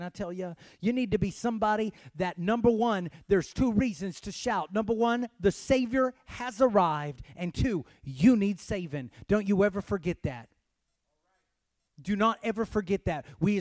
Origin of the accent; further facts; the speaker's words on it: Waco, Texas, United States; He is from Waco, Texas, home of the national champion, Lady Bears. And we're pretty proud of it, my hometown.